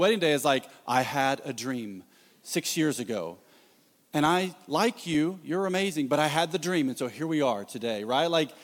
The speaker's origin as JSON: {"language": "English", "region": "Tennessee", "country": "United States", "tie": "born or raised there", "said": "We were in my hometown."}